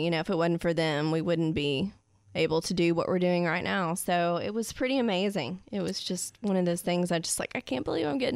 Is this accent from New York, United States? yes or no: no; Ada, Oklahoma, United States; born there; Well, you know, I was born in Ada, but it's actually a little too far, I think.